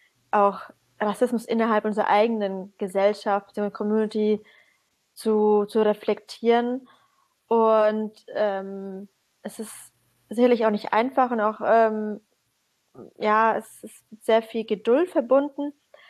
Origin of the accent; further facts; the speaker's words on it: Syria; wenn ich erzähle, ich bin aus Syrien